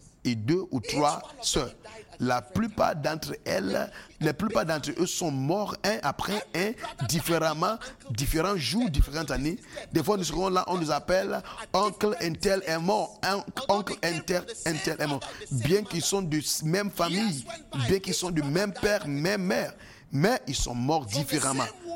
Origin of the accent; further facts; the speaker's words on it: French Guiana; Je viens de la Guyane.